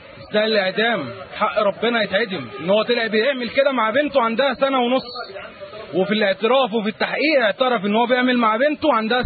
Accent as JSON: {"language": "Arabic", "country": "Egypt", "said": "احنا كلنا مصريين سواء مسيحي مسلم، فاحنا كلنا مصريين"}